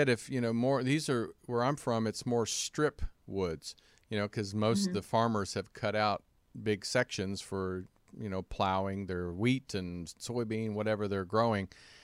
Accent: Kansas, United States; Yeah, I grew up in Kansas.

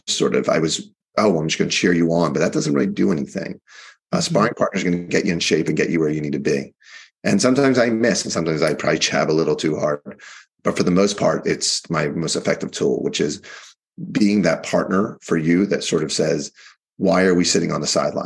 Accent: Baltimore, Maryland, United States; I hail from Baltimore, where I was a lawyer.

